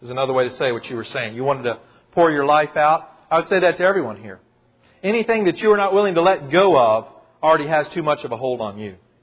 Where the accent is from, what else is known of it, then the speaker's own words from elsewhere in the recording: Kentucky, United States; You remember when I was a little boy growing up in Kentucky on the childhood public schools